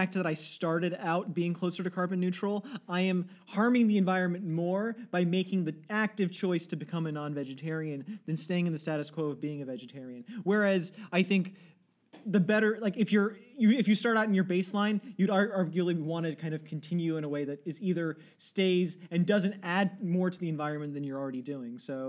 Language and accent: English; East Brunswick, New Jersey, United States; I grew up in East Brunswick, New Jersey. There was no West Brunswick, New Jersey.